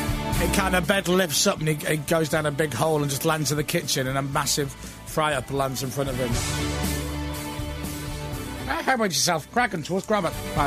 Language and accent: English; Northern Ireland, United Kingdom; You take that mickey out of my accent? You're insulting the people of Northern Ireland.